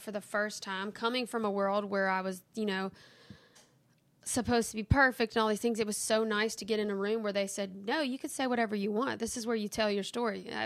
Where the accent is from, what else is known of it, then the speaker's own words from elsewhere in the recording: Louisiana, United States; I grew up in Louisiana.